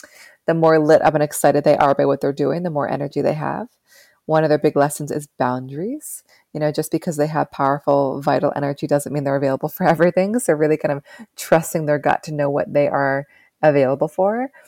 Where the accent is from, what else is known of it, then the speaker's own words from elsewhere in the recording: West Coast, United States; now in New York, United States; And I'm from the West Coast. I love the West Coast. I will forever love the West Coast.